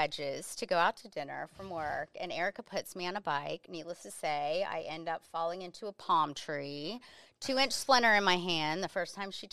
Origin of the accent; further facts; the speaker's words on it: Florida, United States; Central Florida. So always Florida.